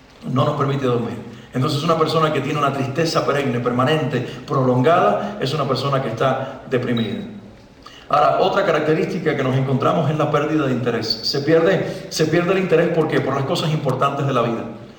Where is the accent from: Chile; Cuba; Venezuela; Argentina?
Cuba; now in Mexico; Y yo dije, ah, por supuesto, yo soy cubano, ¿no?